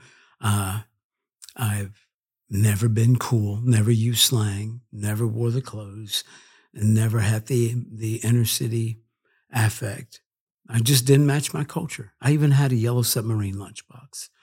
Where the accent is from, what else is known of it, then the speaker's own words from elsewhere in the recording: St. Louis, Missouri, United States; born there; Well, I was born in St. Louis, Missouri, to my parents